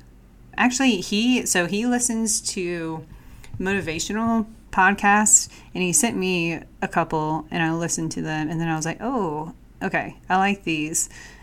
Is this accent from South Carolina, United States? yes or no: yes; South Carolina, United States; So I grew up in South Carolina, and my family and I always went to the Carolina Cup horse race in Camden.